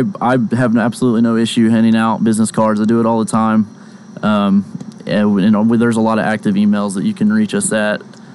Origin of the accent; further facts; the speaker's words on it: Copan, Oklahoma, United States; born and raised in Copan.